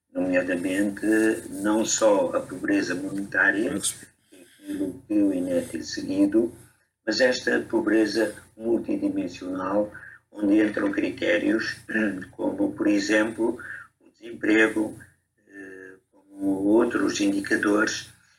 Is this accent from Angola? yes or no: yes; Angola; Mas o que nós temos enquanto angolanos a percepção é que, na verdade, há um aumento da pobreza nestes últimos anos.